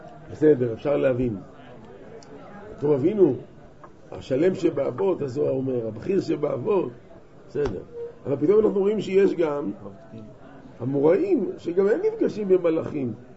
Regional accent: Central District, Israel; born there; now in Jerusalem, Israel; אני נולדתי במרכז אבל עברתי לירושלים

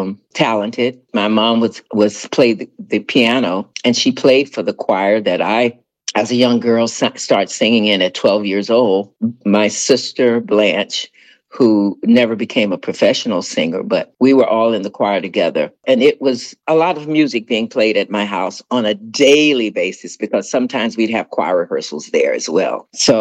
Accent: Houston, Texas, United States; born there; But I was born in Houston, Texas during the war.

